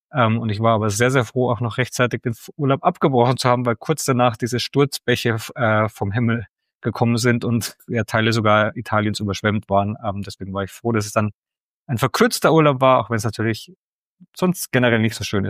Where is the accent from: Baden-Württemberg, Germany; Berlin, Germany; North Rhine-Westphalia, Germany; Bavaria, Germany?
Bavaria, Germany; Ich bin wirklich sehr, sehr dörflich auch aufgewachsen in Bayern und war einer derjenigen, der Hochdeutsch gesprochen hat, auch wenn man das jetzt wahrscheinlich nicht hört und ich wahrscheinlich für Nicht-Bayern immer noch sehr, sehr bayerisch klinge